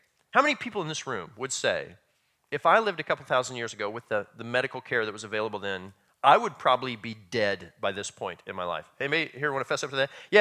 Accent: Missouri, United States; also born or lived in Nebraska; I grew up in the Midwest, and I grew up in Missouri and Nebraska

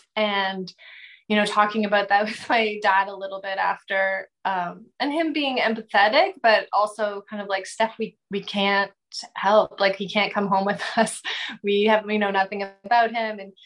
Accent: Kitchener, Ontario, Canada; so I'm born and raised in Kitchener. So we lived in the, just down Krug Street, kind of in the suburb, very close to downtown

